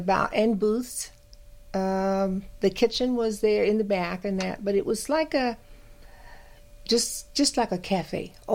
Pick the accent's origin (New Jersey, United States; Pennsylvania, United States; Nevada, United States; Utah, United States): Nevada, United States; Las Vegas; I grew up right here in Las Vegas. On Jackson Street, we had a restaurant.